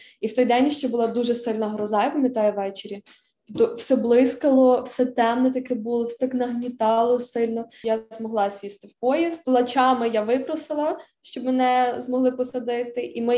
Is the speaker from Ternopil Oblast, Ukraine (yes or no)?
yes; Ternopil, Ternopil Oblast, Ukraine; born there; я народилася в Тернополі.